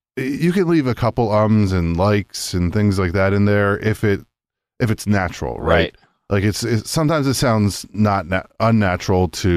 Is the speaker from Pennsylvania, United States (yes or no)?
yes; Pennsylvania, United States; We're both from Pennsylvania originally